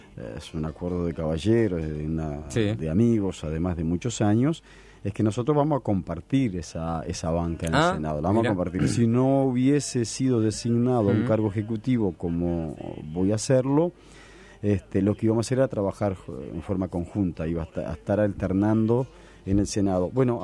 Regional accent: Canelones, Uruguay; en este caso Canelones, pues soy canario, porque conozco Canelones

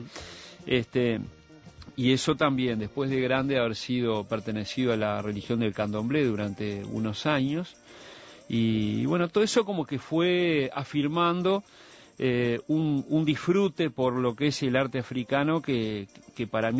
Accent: Uruguay; Como uruguayo en esta vida

